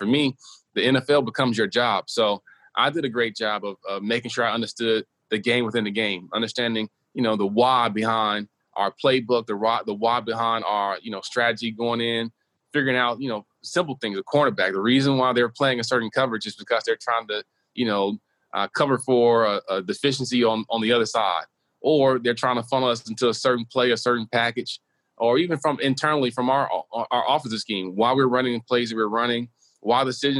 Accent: Selma, Alabama, United States; Yeah, growing up in Selma, my family, you know, Selma known for is civil rights history with the Voting Rights Act of 1965

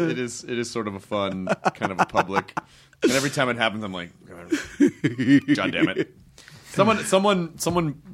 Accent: the South, United States; I grew up in the South, so I did a lot

